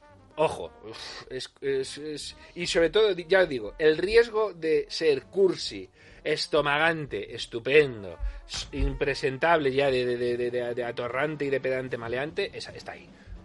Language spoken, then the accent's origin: Spanish; Madrid, Community of Madrid, Spain; Yo soy de La Rosilla y te prendo fuego al parque temático.